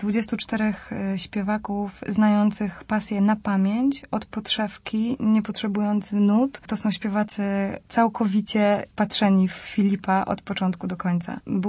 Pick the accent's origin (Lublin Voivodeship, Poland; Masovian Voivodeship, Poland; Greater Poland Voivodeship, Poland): Greater Poland Voivodeship, Poland; Poznań; W momencie, kiedy odpowiadam, że z Poznania, każdy na to odpowiada, że a tak, byliśmy tam raz z Pasją.